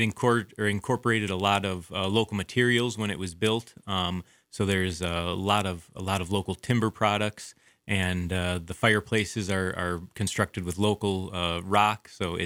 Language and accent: English; Wisconsin, United States; now in Sandpoint, United States; So I'm originally from Wisconsin, as I'm sure some of you listeners can tell from my voice.